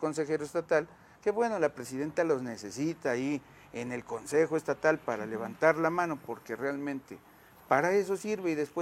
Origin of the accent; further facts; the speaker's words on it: Acatzingo, Puebla, Mexico; Amo mi tierra de Acaxingo y no es rollo